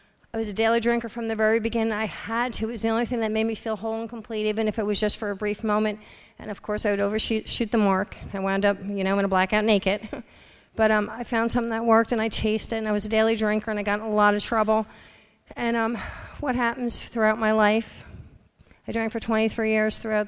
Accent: New Jersey, United States; I was 14 years old, and I was born and raised in New Jersey. Me and my best friend cut school to go to Jersey City to her cousin's house.

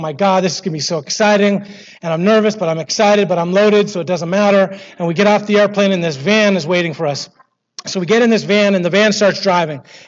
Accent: Canada; So you'll probably figure out I'm Canadian, and that doesn't make me an alcoholic, but it sure gives me a head start. Growing up in Canada was what it was. It's super cold

